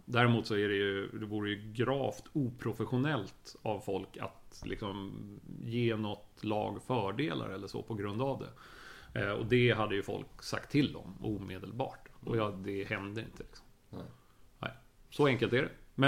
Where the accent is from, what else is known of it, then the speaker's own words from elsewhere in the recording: Stockholm, Stockholm County, Sweden; Jag är uppvuxen i innerstan i Stockholm